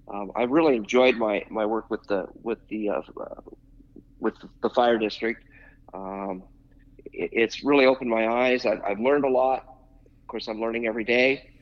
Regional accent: Rawlins, Wyoming, United States; I was born and raised in Rawlins, Wyoming. My father was a railroad engineer

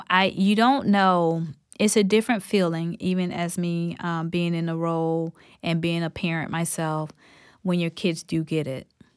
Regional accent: Ocala, Florida, United States; like I told you, I'm from Ocala, Florida. So down there in that area, I also do work in that area.

